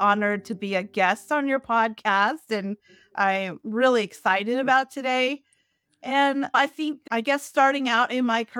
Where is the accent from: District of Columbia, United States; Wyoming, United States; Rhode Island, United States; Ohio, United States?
Wyoming, United States; Casper; And I'm actually originally from Casper, Wyoming, a real small little town in Wyoming on a ranch.